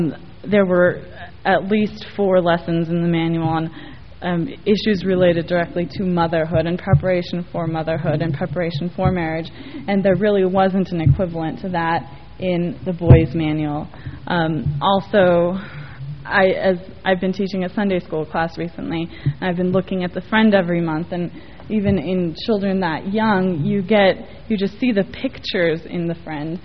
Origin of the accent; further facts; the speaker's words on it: California, United States; And also I remember I grew up in California, but even there in young women's and young men's activities were very different.